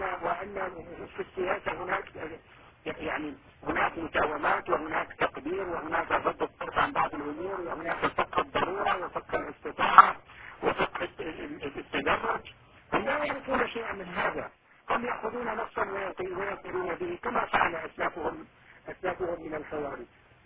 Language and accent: Arabic; Syria; يعني الحقيقة أنا بوصف سوري ومناصر للثورة السورية منذ انطلاقتها